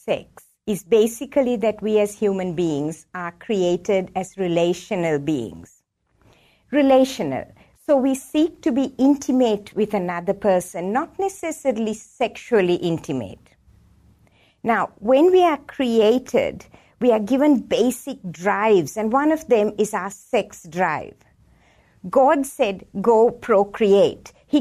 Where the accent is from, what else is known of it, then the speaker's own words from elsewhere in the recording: Sri Lanka; moved away as an adult; Okay, well, I grew up in Sri Lanka and studied medicine there and then joined the medical faculty as a lecturer.